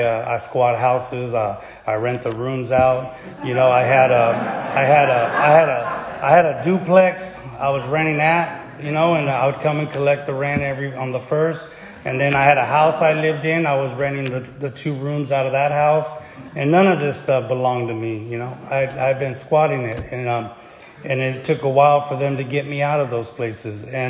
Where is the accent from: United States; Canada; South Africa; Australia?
United States; Bakersfield, California; You know, I come from Bakersfield. Grew up in a neighborhood over there.